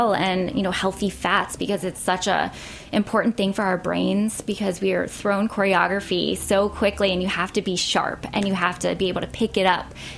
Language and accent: English; Pittsburgh, Pennsylvania, United States; I was traveling to Pittsburgh, which is my hometown